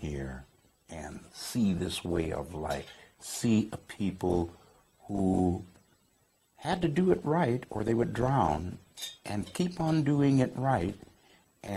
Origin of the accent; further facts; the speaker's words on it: Milwaukee, Wisconsin, United States; I grew up in Milwaukee. I used to ice skate. I used to ice skate, and it's cold like this in Milwaukee, and we ran cross country in this weather in high school.